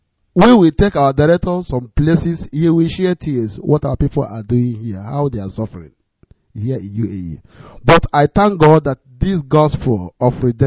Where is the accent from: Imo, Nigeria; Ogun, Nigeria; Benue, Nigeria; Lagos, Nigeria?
Imo, Nigeria; Mbitolo; I am from Mbitolo local government area of Imo State in Biafra land.